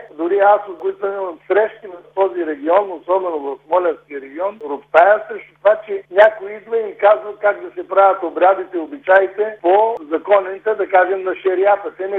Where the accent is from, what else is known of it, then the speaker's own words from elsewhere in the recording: Rhodopes, Bulgaria; Аз съм родопчанин, също познавам много добре района